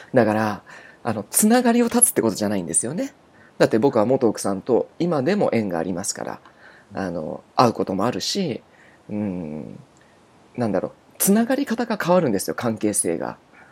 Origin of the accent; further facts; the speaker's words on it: Miyazaki, Japan; 僕自身がどうして宮崎ですか、僕は地元だから